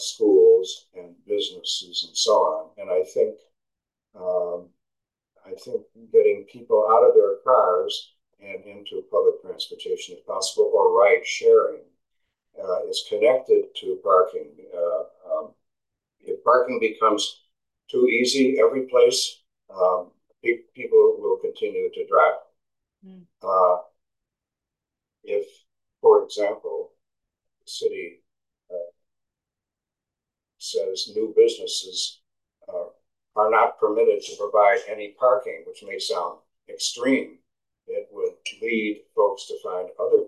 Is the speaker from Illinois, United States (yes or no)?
yes; Chicago, Illinois, United States; But I grew up in Chicago using public transportation. We didn't have a car.